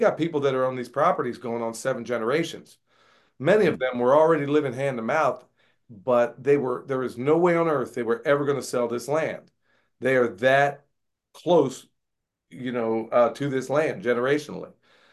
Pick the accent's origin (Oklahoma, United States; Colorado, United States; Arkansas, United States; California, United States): Oklahoma, United States; also born or lived in Texas; I grew up in Oklahoma and Texas and all those places.